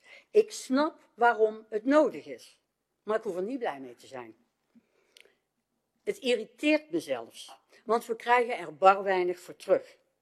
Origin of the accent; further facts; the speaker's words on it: Veldhoven, North Brabant, Netherlands; En iets meer dan 57 jaar geleden ben ik in Veldhoven geboren. En ik heb hier ook altijd gewoond. Zowel in Veldhoven dorp als in Zonderwijk, De Heikant, Zeelst en momenteel in Meerveldhoven. Maar ik ben dus nooit weg geweest.